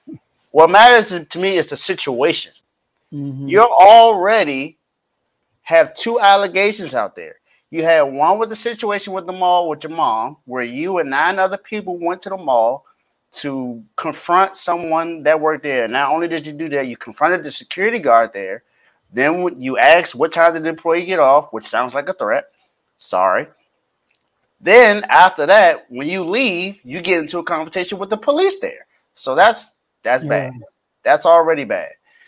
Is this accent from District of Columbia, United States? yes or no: yes; Washington, District of Columbia, United States; I'm a father of two. I have two young boys. I was born and raised in Southeast DC.